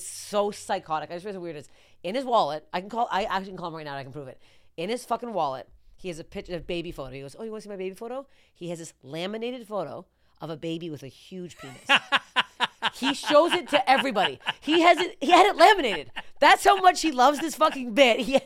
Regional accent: Canada; I'm Canadian. I'm poutine to my parents.

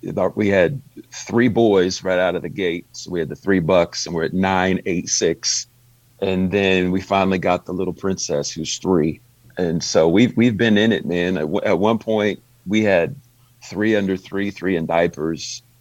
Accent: Paisley, Oregon, United States; That's the exhaustive list and the options that you had in the 90s growing up in Paisley or Summer Lake.

